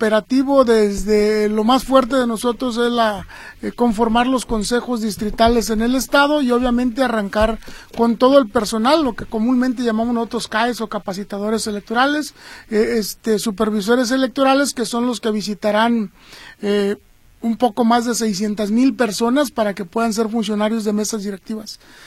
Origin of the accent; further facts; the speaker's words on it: Jalisco, Mexico; moved away; also born or lived in Michoacán / Hidalgo / Puebla / State of Mexico; 23 años fuera de Jalisco, soy jalisciense, pero 23 años fuera de Jalisco, y esto, pasar por Michoacán, por Hidalgo, por Puebla y el Estado de México, el último